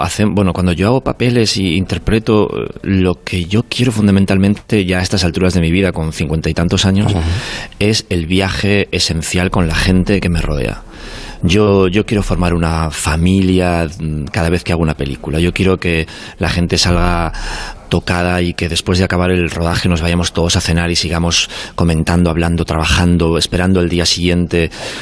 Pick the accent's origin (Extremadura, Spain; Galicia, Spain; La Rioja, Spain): La Rioja, Spain; yo que soy español de La Rioja, baja.